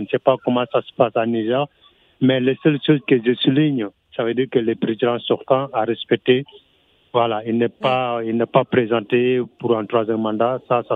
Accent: Senegal; moi, je suis sénégalais

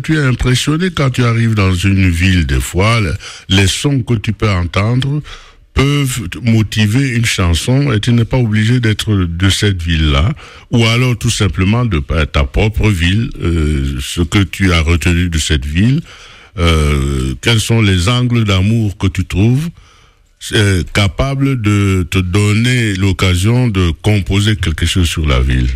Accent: Douala, Littoral, Cameroon; beaucoup d'émotions pour ma ville natale, pour que moi j'en fasse aussi une peinture.

